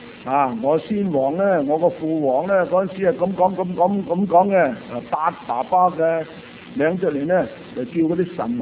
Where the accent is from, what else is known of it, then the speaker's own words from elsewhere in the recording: Guangdong, China; 其实呢个皇帝嘅子孙咧，都唔系指我哋广东人，我哋广东人